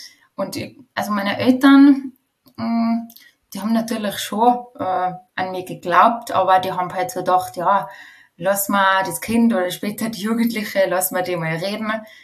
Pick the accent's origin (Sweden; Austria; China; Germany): Austria; Tyrol; ich bin in einem Bauernhof in Tirol aufgewachsen